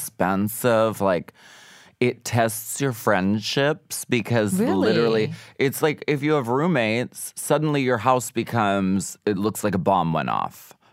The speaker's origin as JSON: {"language": "English", "town": "Erie", "region": "Pennsylvania", "country": "United States", "tie": "born or raised there", "said": "Erie, Pennsylvania."}